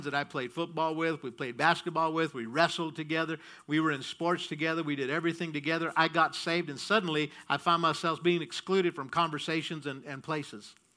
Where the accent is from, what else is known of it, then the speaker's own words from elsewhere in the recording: Morenci, United States; we grew up together in Morenci